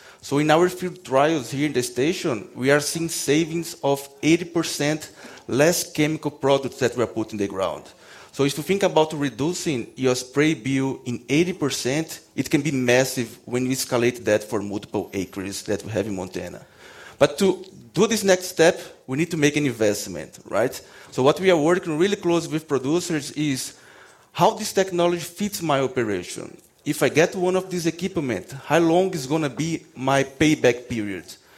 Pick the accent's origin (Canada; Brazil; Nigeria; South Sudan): Brazil; now in United States; So I grew up in Brazil, and I had the opportunity to do part of my PhD at Montana State.